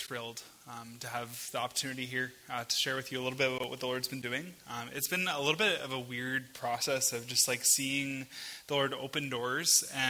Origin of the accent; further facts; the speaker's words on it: Kitchener, Ontario, Canada; I grew up in Kitchener, Ontario.